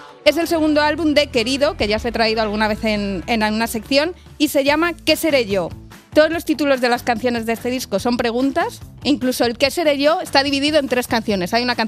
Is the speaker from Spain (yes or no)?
yes; Castile, Spain; yo como castellana, yo me uno.